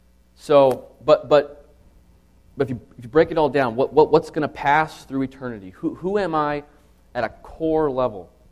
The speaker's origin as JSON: {"language": "English", "country": "United States", "tie": "born or raised there", "said": "I was raised in the United States, and I'm a Christian"}